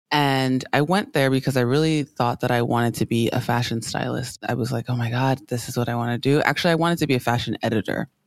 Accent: California, United States; born there; My parents moved to the U.S., specifically New York, in the 80s. And then had me in California in the 90s.

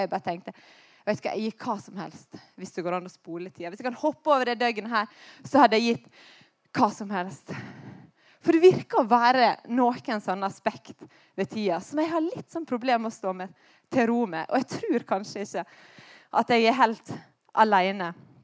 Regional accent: Stad, Vestland, Norway; For det her var en helt perfekt dag hjemme på Stad.

